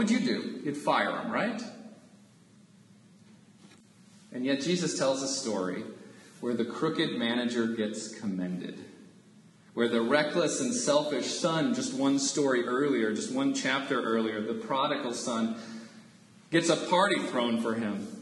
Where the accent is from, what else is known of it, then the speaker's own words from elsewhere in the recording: San Diego, California, United States; They knew I was from San Diego